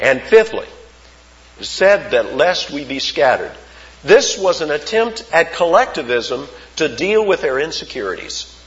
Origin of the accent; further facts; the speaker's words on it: East Point, Georgia, United States; There were men on the street I grew up in East Point